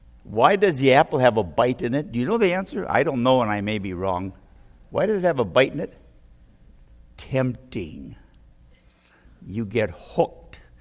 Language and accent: English; Minnesota, United States; I'm from Minnesota. If you've never heard of that, it's up in the upper Midwest.